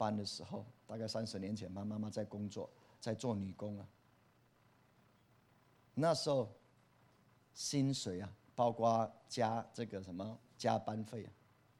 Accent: Taiwan; 我们台湾人曾经在几大概十几年前嘛

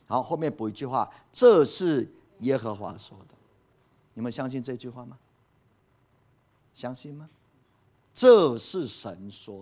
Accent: Taiwan; 盼望台湾能够悔改，盼望我们台湾人能够回头

